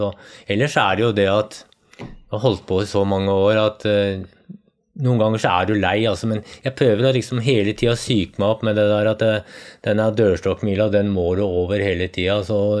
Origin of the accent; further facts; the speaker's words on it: Oslo, Norway; Jeg vokste opp nede i Østmarka, vi dro på skauen hver helg.